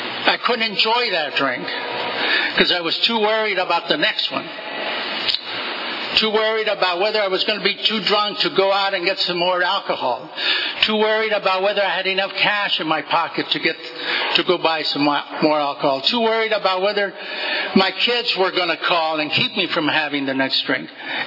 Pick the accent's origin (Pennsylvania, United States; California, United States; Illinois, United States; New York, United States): California, United States; I am from Tulare County. I was born at Tagus Ranch. My father was a farm laborer.